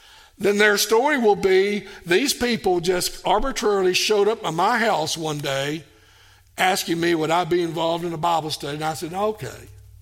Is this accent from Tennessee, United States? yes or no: yes; Tennessee, United States; And as I said, I grew up in Tennessee, and I left and went 2,000 miles away to go to this school